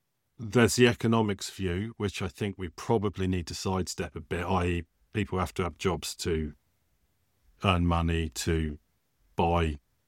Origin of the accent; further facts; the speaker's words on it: United Kingdom; We're British. A lot of these are going to be British